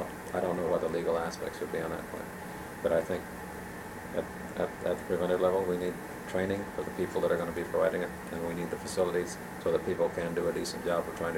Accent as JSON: {"language": "English", "town": "Sitka", "region": "Alaska", "country": "United States", "said": "I came from Sitka, Alaska, not Edgecombe."}